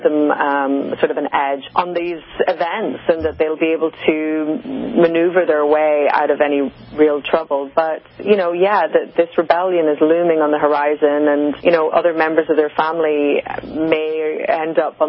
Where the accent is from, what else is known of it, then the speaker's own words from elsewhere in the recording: Ireland; And it's a beautiful thing as an Irish person who many of my ancestors